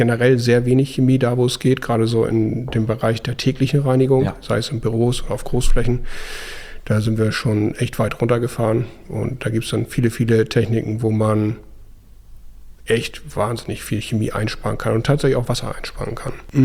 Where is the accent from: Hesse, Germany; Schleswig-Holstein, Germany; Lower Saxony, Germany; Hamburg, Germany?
Schleswig-Holstein, Germany; Husum; Ja, ich bin in Husum bzw. Roschel groß geworden.